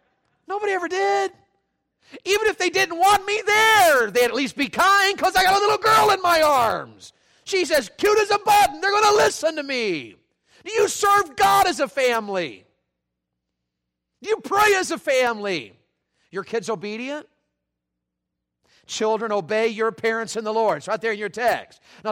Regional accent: the South, United States; I was raised in the South and you guys are Yankees

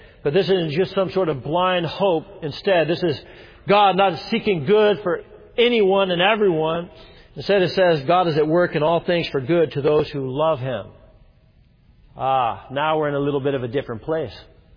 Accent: Colorado Springs, Colorado, United States; It's my hometown. I went to high school in this town.

